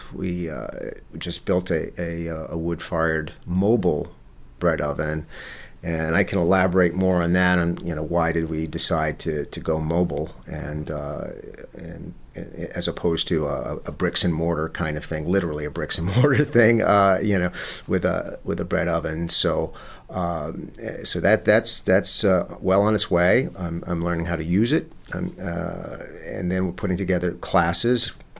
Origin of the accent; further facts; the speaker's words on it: Maine, United States; I'm originally from Maine. I had a graphic design business.